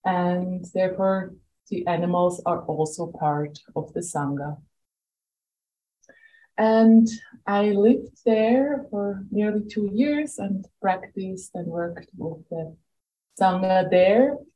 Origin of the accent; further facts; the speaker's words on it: Switzerland; English is a second language; I'm from Switzerland, and therefore also my, let's say, different kind of or style of English